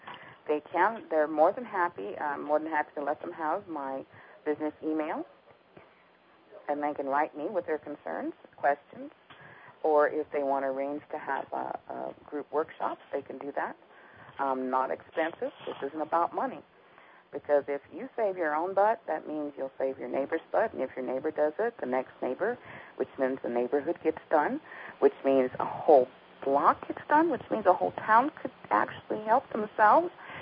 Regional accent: Chicago, Illinois, United States; born there; I'm from a city. I was born in Chicago. And I never heard the word preparedness when I was growing up, but I'm not a city girl.

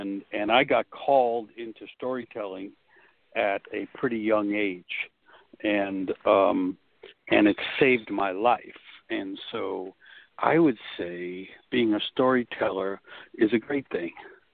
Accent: New York City, New York, United States; I grew up in New York City. I was about 13 and a half years old.

